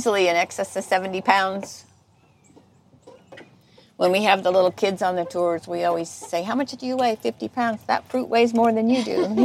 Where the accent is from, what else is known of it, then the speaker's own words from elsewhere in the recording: Kansas, United States; Let me tell you, I grew up in Southwest Kansas. We didn't even have trees out there, let alone fruit trees.